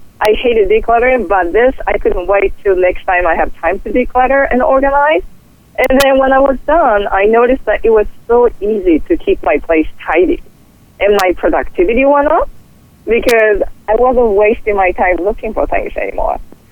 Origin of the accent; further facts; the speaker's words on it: Japan; Oh, by the way, I'm originally from Japan.